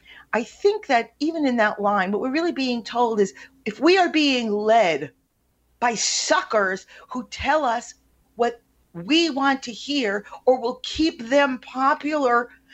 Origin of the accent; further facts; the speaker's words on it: United States; born there; I am American born, American by birth, nationality by birth, born in America